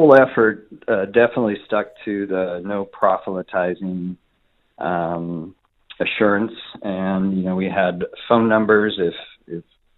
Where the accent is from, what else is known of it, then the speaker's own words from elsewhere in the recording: Oregon, United States; evangelical Christians that had been such a big negative part of my life growing up in Oregon